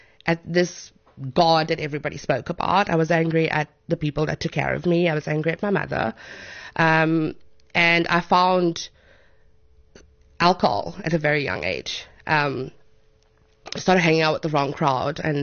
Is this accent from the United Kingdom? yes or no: no; Cape Town, Western Cape, South Africa; we moved to Cape Town. So I am from Cape Town, but not, I'm from a really small community outside of Cape Town.